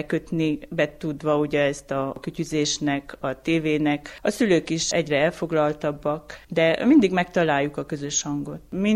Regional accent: Dezs, Romania; now in Muzsna, Romania; én egy kicsit ilyen lokálpatrióta vagyok. Dezsi lány vagyok, Dezsből jöttem férhez Muzsnába, soha nem vágytam el.

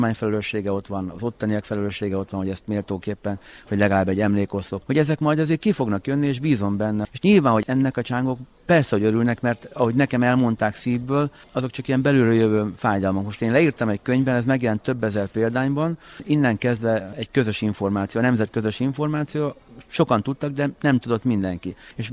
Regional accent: Tiszadada, Szabolcs-Szatmár-Bereg, Hungary; born there; én egy Tiszadada nevű kisfaluban születtem, egy Tiszaparton.

